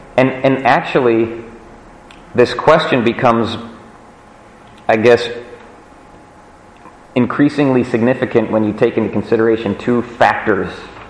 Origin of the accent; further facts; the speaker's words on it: Scotland, United Kingdom; I'm not anyway. I'm Scottish.